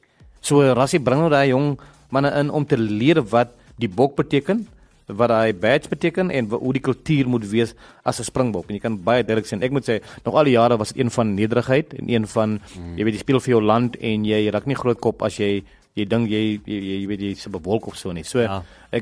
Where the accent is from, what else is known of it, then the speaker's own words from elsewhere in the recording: Western Cape, South Africa; op die plaas waar ek groot geword het in die Koubokkeveld.